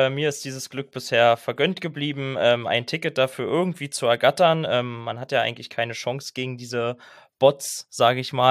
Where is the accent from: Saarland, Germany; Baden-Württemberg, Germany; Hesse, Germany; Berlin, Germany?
Berlin, Germany; Ich komme ja aus Berlin